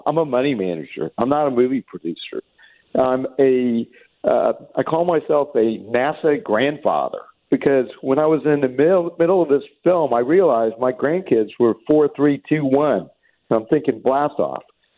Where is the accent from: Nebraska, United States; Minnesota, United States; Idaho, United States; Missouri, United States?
Missouri, United States; Independence; I'm also a Missouriite. I grew up in Independence, Missouri, so glad to be with you Missouriites.